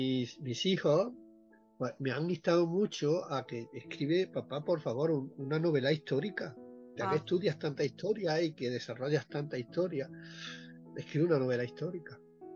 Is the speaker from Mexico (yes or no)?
no; Lucena, Andalusia, Spain; Lucena, que es mi pueblo, la ciudad donde yo vivo